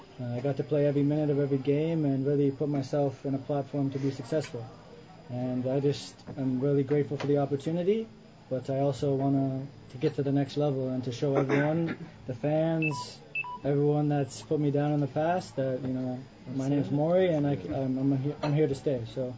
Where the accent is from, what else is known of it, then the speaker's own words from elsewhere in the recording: Collingwood, Ontario, Canada; you guys know I'm from Collingwood, which is near Wasega Beach up north.